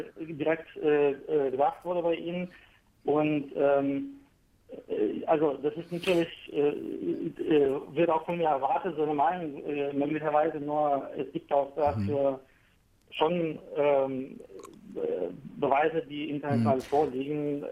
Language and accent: German; Ukraine; German is a second language; now in Hanover, Germany; Ja, ich komme aus der Ukraine und bin in Deutschland seit über 15 Jahren.